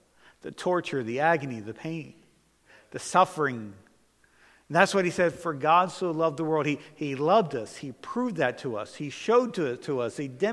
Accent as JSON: {"language": "English", "country": "United States", "tie": "born there", "said": "I know that I'm American. I know I'm blessed, and I know because I was born in America"}